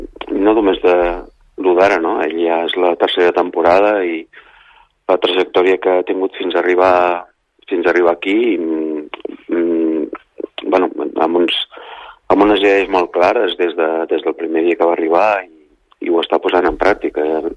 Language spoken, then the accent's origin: Catalan; Girona, Catalonia, Spain; i això que sóc un gironí